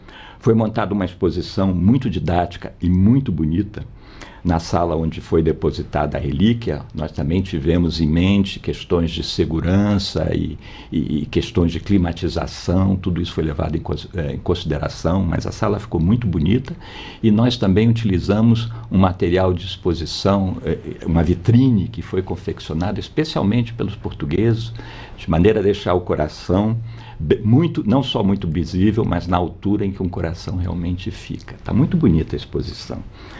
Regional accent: Brazil; como nós brasileiros estamos tendo de ver o coração

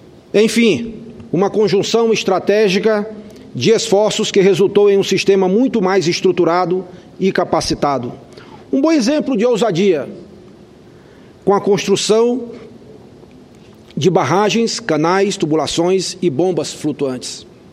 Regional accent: Northeast Region, Brazil; faço aqui esse registro, senhor presidente, senhores senadores, como nordestino

